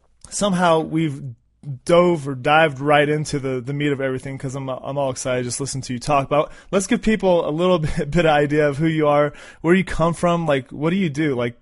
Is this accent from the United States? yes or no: yes; Florida, United States; My early days growing up in South Florida